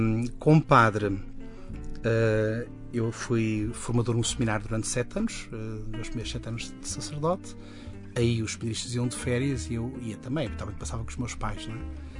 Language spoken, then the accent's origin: Portuguese; Ribamar, Lisbon, Portugal; eu sou de Ribamar, da Ericeira, para natural de Santo Isidoro, da freguesia, não é?